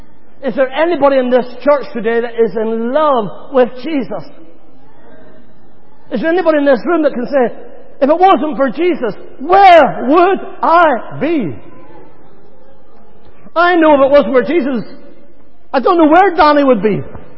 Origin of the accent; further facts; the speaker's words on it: Northern Ireland, United Kingdom; accent: Irish; See, I've got a mummy. A wee mummy. Back in Northern Ireland, I love my wee mummy.